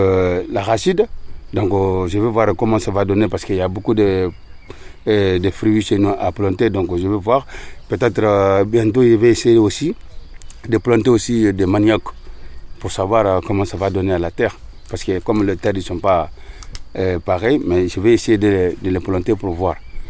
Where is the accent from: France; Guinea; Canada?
Guinea; Au pays, en Afrique, parce que moi je suis guinéen.